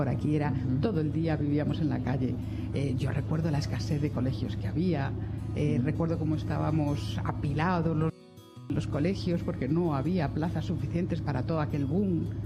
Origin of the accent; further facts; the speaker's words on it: Corcón, Spain; also born or lived in Germany; Mis padres emigraron a Alemania a trabajar en la fábrica de la ópera al lado de Frankfurt y mi hermano el mayor y yo nacimos allí. Yo vine a vivir al Corcón con meses.